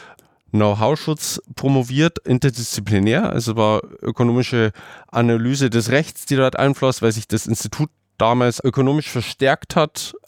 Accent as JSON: {"language": "German", "town": "Passau", "region": "Bavaria", "country": "Germany", "lives_now": "Munich, Germany", "said": "Nee, ich komme ursprünglich aus Passau."}